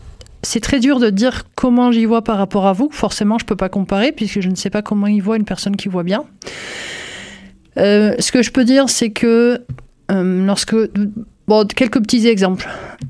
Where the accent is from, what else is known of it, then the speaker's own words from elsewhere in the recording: Toulouse, Occitanie, France; père plutôt corse, du côté de ma mère plutôt marseillaise. Et en fait, j'ai grandi à Toulouse.